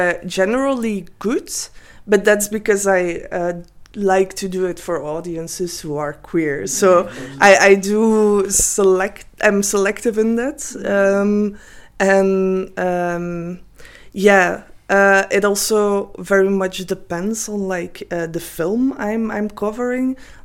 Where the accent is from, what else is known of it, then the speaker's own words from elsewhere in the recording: Ghent, Flanders, Belgium; And in Ghent, it was great because I am from Ghent